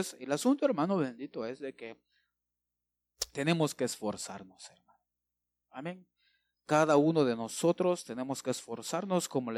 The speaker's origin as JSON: {"language": "Spanish", "country": "Guatemala", "said": "Pues todavía somos guatemaltecos, ¿verdad? Pero hay una genética ahí."}